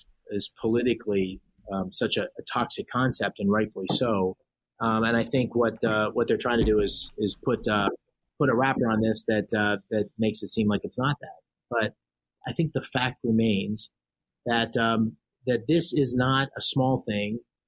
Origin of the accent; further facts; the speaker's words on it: Scranton, Pennsylvania, United States; I grew up in a different part of the state, but I grew up around Scranton, but I was born right near there.